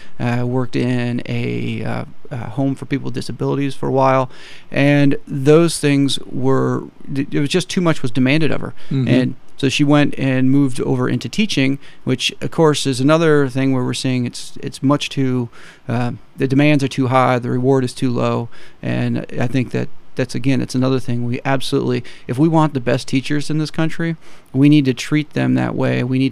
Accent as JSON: {"language": "English", "town": "Alpena", "region": "Michigan", "country": "United States", "lives_now": "Kalamazoo, United States", "said": "Originally, I'm from up north, from Alpena, and been down in Kalamazoo for a few years now, and really excited about making Southwest Michigan home."}